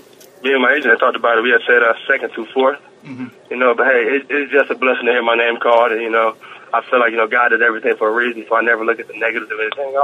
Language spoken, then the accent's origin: English; Philadelphia, Pennsylvania, United States; That's actually where my mom is from. Mm-hmm. I was born and raised in North Philly, so basically I'm coming back home.